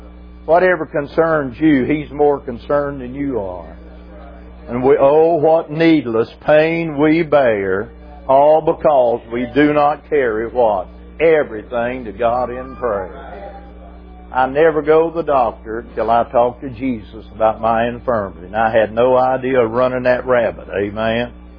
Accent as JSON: {"language": "English", "region": "West Virginia", "country": "United States", "tie": "born there", "said": "I was born in West Virginia in the night, about 10 o'clock at night"}